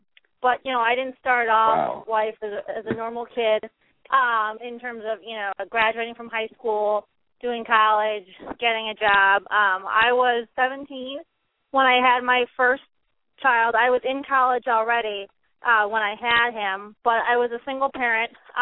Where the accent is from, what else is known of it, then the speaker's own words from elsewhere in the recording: Chicago, Illinois, United States; now in Grand Rapids, United States; I grew up in Chicago, and that's where I first fell in love with football as a kid, living in Chicago. I currently live in Grand Rapids, Michigan